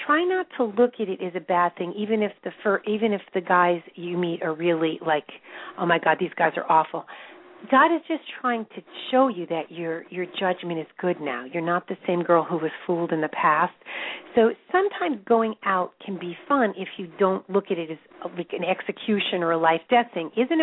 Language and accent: English; Brooklyn, New York, United States; as being half Italian, you know, my Italian relatives were in Bensonhurst, so I grew up a lot in Bensonhurst.